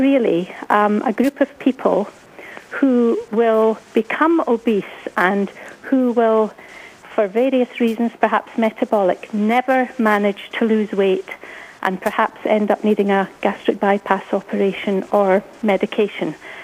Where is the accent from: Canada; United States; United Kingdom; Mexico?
United Kingdom; Scotland; I grew up in Scotland in the 50s and 60s